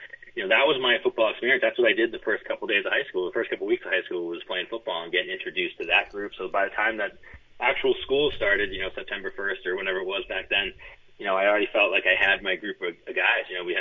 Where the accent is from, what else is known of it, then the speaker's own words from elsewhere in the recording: Ipswich, Massachusetts, United States; It was the 91-92 Ipswich Tigers. I grew up in Ipswich, and they were a great Super Bowl team.